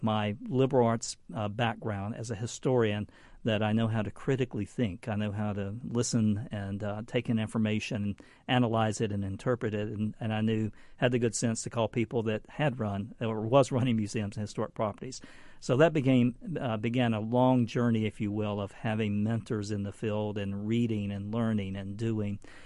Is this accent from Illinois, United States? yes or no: no; Tennessee, United States; this part of Indiana feels very much like my home state of Tennessee and where I grew up.